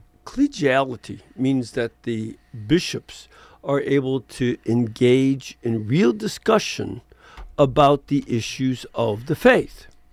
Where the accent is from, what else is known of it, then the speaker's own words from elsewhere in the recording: Chicago, Illinois, United States; The Catholic Church, even more than in Chicago, my hometown, believes that just because you're dead, it doesn't mean you lose your vote.